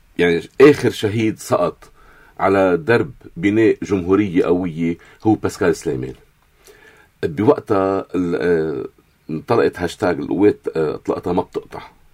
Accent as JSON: {"language": "Arabic", "country": "Lebanon", "said": "ويمكن قدرنا كلبنانيين كمسيحيين موجودين بالشرق"}